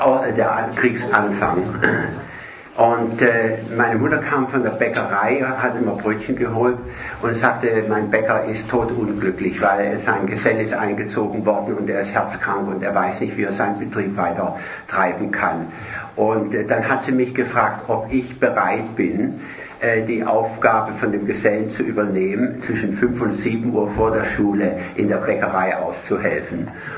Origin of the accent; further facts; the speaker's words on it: Stuttgart, Baden-Württemberg, Germany; born there; Ich bin auch nicht in Bayern geboren, sondern in Stuttgart. Eigentlich müsste ich Schwäbisch sprechen. Meine Mutter war aber Mecklenburgerin.